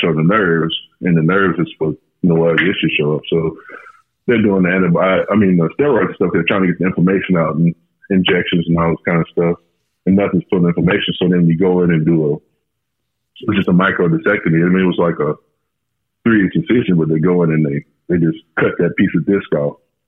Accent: Glen, Louisiana, United States; I'm from Glen, Louisiana. I played at Vanderbilt.

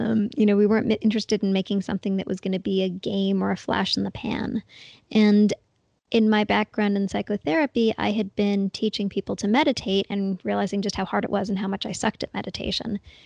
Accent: Toronto, Ontario, Canada; I grew up right in Toronto, Canada

